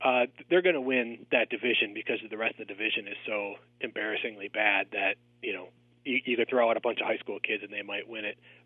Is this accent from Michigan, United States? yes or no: yes; Detroit, Michigan, United States; Boy, I got to tell you, I grew up in Detroit, and watching the NFL on Thanksgiving was a tradition from the time I can remember.